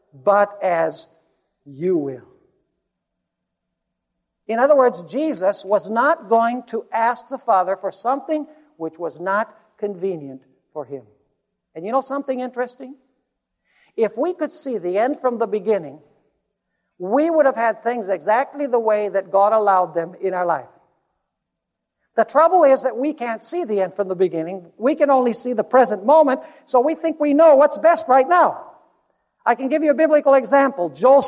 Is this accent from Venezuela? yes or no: yes; Venezuela; also born or lived in Colombia; now in United States; I grew up in Venezuela, studied all my primary education there in Spanish, and then came back to the U.S., then went back and lived in Colombia for several years as a worker, and then I came back to the United States.